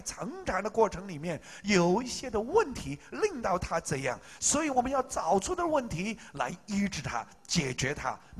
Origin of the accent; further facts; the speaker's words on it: Hong Kong; Chinese is a second language; 我没有当过兵很可惜，因为我是香港人，没机会当兵。